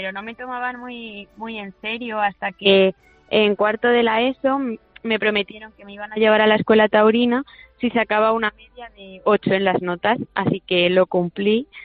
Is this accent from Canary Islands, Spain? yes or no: no; Toledo, Castilla-La Mancha, Spain; y a mí como toledana pues me enorgullece poder entrenar allí cada tarde.